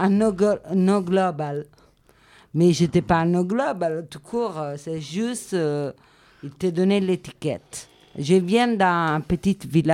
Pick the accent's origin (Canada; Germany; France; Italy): Italy; Marche; French is a second language; C'est pas le même du centre d'Italie, des Marche. Un petit village de Brassens